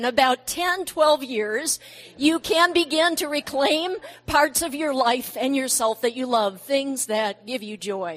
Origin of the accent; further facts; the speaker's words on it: California, United States; I'm from California, and Mike just strikes me immediately as a surfer.